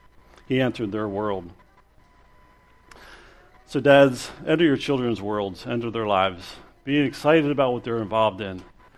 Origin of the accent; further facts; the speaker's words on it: Oregon, United States; When I was growing up in Oregon, there was an NBA player by the name of Gus Williams.